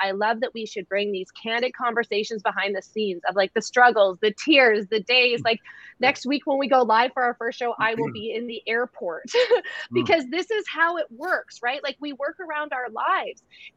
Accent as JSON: {"language": "English", "country": "Canada", "moved": "as an adult", "lives_now": "Mexico", "said": "My husband and I, we're Canadian. I'm pretty sure the only reason we got this ticket here is because we moved our family from Canada to Mexico about a year"}